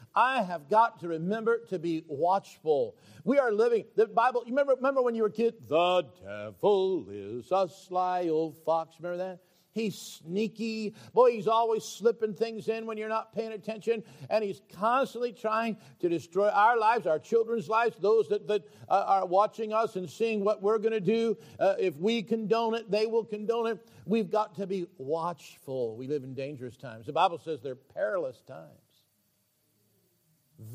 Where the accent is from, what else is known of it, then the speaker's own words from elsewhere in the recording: Wyoming, United States; I grew up with Mormons in Wyoming, and our police chief was a Mormon, the judge was a Mormon, the sheriff was a Mormon